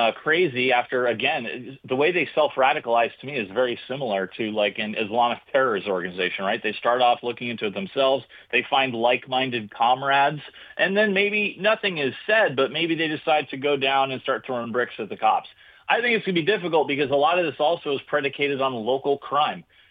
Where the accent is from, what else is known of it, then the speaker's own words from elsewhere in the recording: San Diego, California, United States; San Diego, my hometown, really had the first Antifa convictions